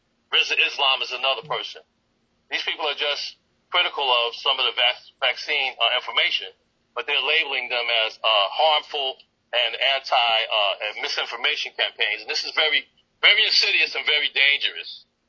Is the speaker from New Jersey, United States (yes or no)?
yes; New Jersey, United States; also born or lived in Alabama / Florida; I'm from New Jersey, by way of Alabama, South Kakilaki, and Greenwood, Florida.